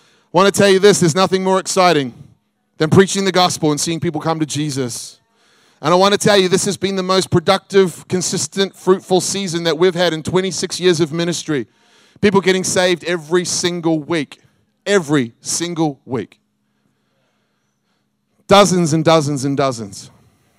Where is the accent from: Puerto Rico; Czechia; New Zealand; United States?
New Zealand; When I grew up in New Zealand, from the age of 5 years old, I was bullied severely.